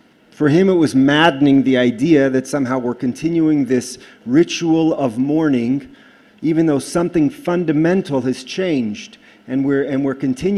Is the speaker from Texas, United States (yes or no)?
yes; Houston, Texas, United States; now in Israel; I'm originally from Houston, Texas. It's been a long time because I've been in Israel since 1992